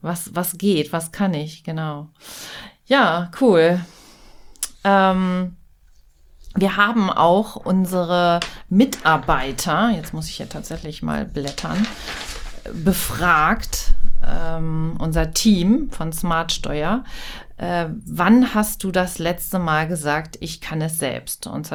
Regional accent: Hanover, Lower Saxony, Germany; Also jung hier aufgewachsen, dann echt aufs krasse Land gezogen und jetzt wieder hier am Werk.

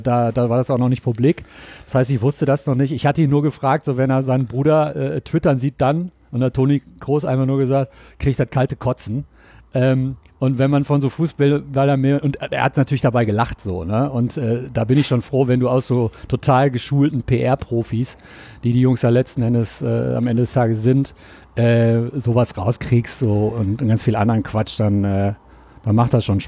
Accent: North Rhine-Westphalia, Germany; Ich bin 77 geboren. Ich komme aus dem Pott. Ich bin 42 Jahre alt.

